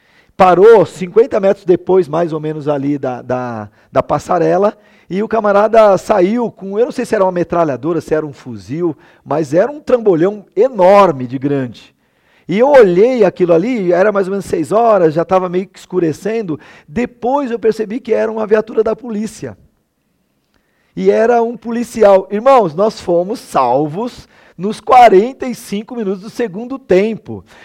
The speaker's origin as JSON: {"language": "Portuguese", "country": "Brazil", "said": "apesar da selvageria do nosso país, violento, especialmente nas grandes capitais, nós não sabemos, como brasileiros, o que é o contexto de guerra, irmãos."}